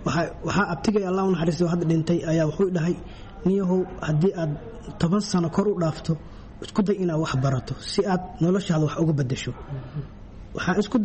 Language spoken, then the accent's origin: Somali; Baidoa, Bay, Somalia; born there; now in Mogadishu, Somalia; waxaan ku dhashay Baydhawa waxaan imid Muqdisho sagaashan iyo afartii ilaa sagaashan iyo shantii